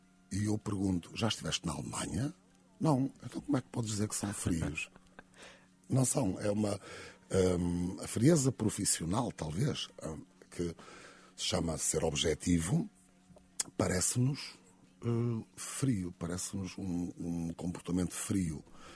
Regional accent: Braga, Portugal; also born or lived in Vila Nova de Famalicão; Eu nasci em Famalicão e aos 6 anos meus, os meus pais decidiram ir viver para Braga, para a terra natal da minha mãe. E por essa via sou de alguma forma barcarense.

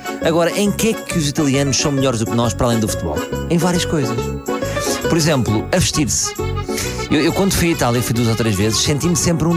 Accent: Lisbon, Portugal; Eu vou dizer Lisboa porque sou de Lisboa

